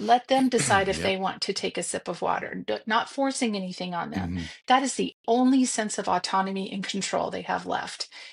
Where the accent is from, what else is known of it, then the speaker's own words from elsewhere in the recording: Illinois, United States; Okay. So I grew up in Central Illinois. And I was thinking about this. My dad was the music teacher at school, so he actually taught choir.